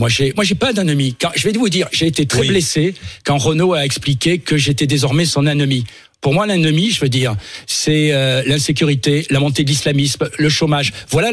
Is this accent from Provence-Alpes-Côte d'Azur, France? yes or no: yes; Provence-Alpes-Côte d'Azur, France; je suis du Vaucluse. J'ai été maire de Valréas. J'ai été conseiller général dans le Vaucluse, député dans le Vaucluse.